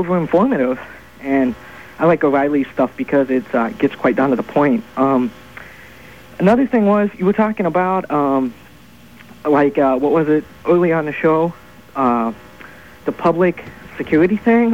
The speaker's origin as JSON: {"language": "English", "region": "Ohio", "country": "United States", "said": "I'm from Ohio."}